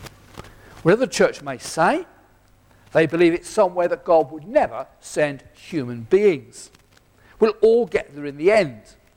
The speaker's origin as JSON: {"language": "English", "country": "United Kingdom", "said": "We're British, so we go to the Christian heaven."}